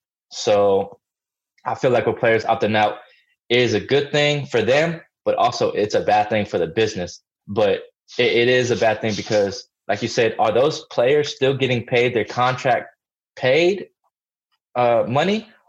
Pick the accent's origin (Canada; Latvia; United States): United States; Massachusetts; born there; You know, I was born in Massachusetts, so I would say that.